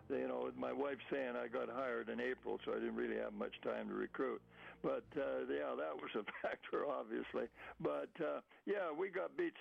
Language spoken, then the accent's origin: English; Vancouver, British Columbia, Canada; I'm from Vancouver, too. I was born here